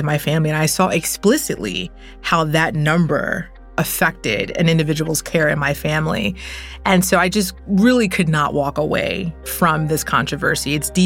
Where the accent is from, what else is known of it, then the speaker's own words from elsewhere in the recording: Nigeria; Yeah, I'm Nigerian American, and it's like you have three options: physician, engineer, or lawyer.